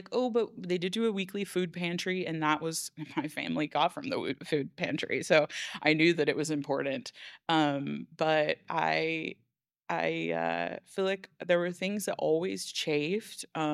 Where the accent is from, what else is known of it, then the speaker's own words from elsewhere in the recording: Oklahoma, United States; Or I'm from Oklahoma, so there's a church on every corner